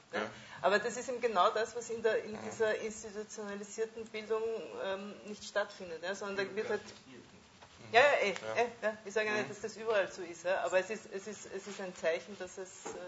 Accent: Mödling, Lower Austria, Austria; Nein, aber in Mödling, wo ich herkomme

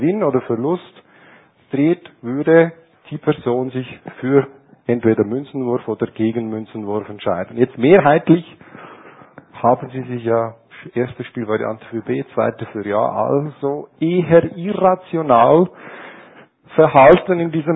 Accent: Switzerland; Als Schweizer sehe ich demokratisches Mehr.

